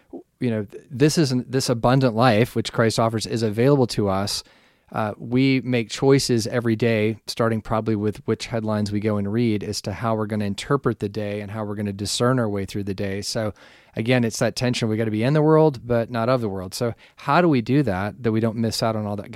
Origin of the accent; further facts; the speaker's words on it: the South, United States; So, you know, having grown up we were talking about the South before, growing up in the Southern world of the Southern church, Baptist influences.